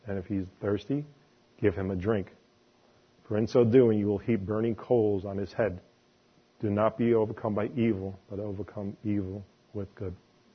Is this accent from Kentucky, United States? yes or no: no; New York, United States; And being a New Yorker, you know what it's like.